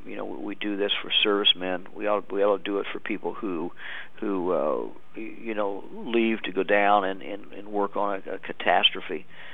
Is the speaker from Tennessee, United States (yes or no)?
no; Cedarville, Ohio, United States; a lot of the men and women who are doing this back in my home state